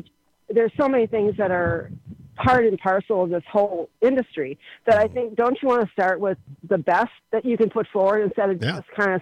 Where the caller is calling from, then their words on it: Dunn, Wisconsin, United States; The town of Dunn.